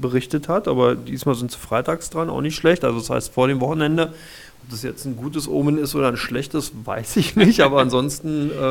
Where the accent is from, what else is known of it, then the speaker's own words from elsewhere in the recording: Berlin, Germany; ich bin ein Berliner